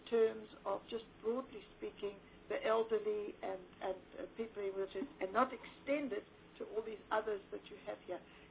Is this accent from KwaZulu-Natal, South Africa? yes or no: yes; KwaZulu-Natal, South Africa; I mean, I come from KwaZulu-Natal, and I've worked in an informal settlement.